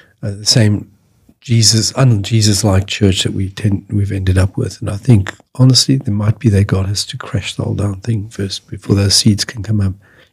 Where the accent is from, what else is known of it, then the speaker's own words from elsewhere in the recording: Australia; I come from Australia where we have gum trees, and gum trees are quite explosive